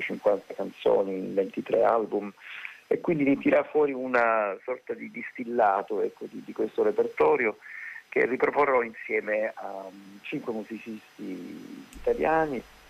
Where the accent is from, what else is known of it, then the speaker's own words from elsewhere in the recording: Palermo, Sicily, Italy; io sono un siciliano di Palermo, ho iniziato lì a fare musica